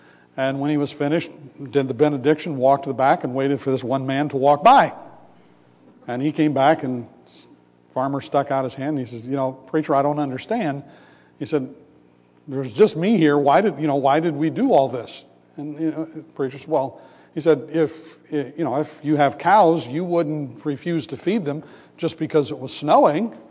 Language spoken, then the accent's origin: English; Midwest, United States; moved away as an adult; I grew up in the Midwest, where it snows all the time, and you just kind of deal with it